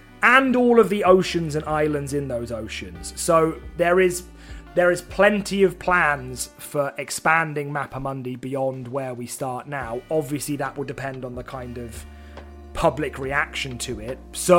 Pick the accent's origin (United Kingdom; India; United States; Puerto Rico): United Kingdom; East of England; now in Manchester, United Kingdom; I live, I'm from Essex originally. I've been in Manchester for a long time now.